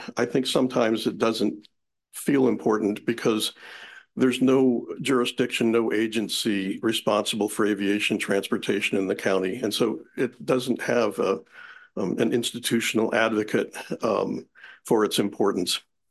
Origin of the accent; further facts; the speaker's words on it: Oak Harbor, Washington, United States; from Oak Harbor.